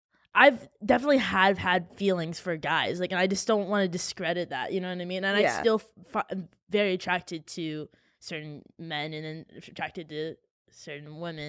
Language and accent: English; Canada; I grew up in, like, my hometown in Canada, and it was just, like, not very common there.